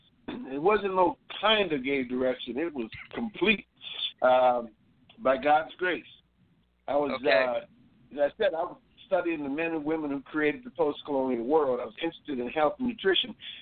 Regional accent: Boston, Massachusetts, United States; born there; also born or lived in San Diego; Because I'm a city boy. I was born in Boston, grew up in cities, went to 14 schools before I graduated high school out in San Diego, California.

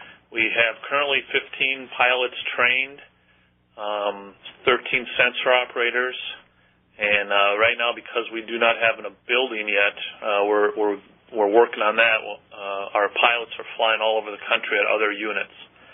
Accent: Wisconsin, United States; I grew up in Wisconsin, and I always wanted to fly since as old as I can remember, probably 4 or 5 years old.

